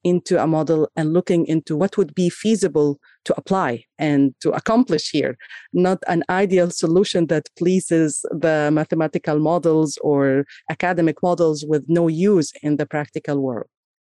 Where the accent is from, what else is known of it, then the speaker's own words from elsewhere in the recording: Kuwait; also born or lived in Egypt; So I grew up in Kuwait, between Kuwait and Egypt, as a matter of fact, early in my studies and career.